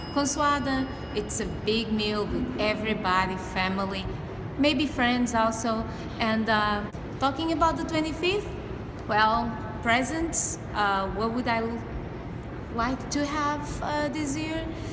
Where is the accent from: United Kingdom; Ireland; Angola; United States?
Angola; I'm from Angola, and for Christmas, what do?